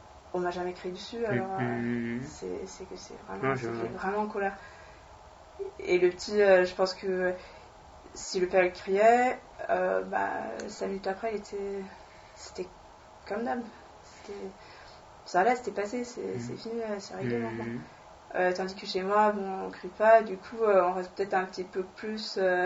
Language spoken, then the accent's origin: French; Gothenburg, Västra Götaland, Sweden; Et à mon avis, ce sera plutôt à Stockholm, je viens de Göteborg, moi.